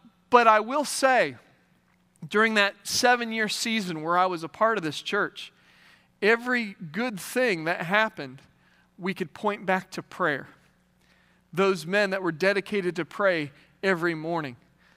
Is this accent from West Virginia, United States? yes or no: yes; West Virginia, United States; I'm from West Virginia. It's a little further north.